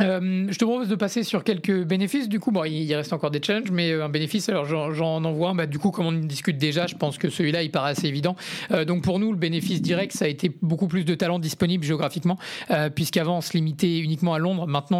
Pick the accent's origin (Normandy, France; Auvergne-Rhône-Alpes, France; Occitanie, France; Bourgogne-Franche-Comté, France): Normandy, France; Rouen; now in London, United Kingdom; je suis rouennais, donc je viens de Rouen.